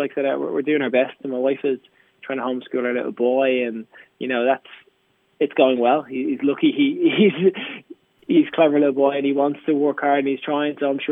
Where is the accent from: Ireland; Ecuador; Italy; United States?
Ireland; now in United Kingdom; with my wife being Irish as well. That was always going to be a draw for us to come home, but we were settled. I've been in the UK over 20 years